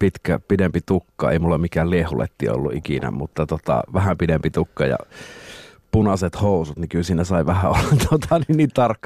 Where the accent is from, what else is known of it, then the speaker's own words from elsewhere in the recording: Joensuu, North Karelia, Finland; moved away as an adult; now in Helsinki, Finland; Mä oon kasvanut Joensuussa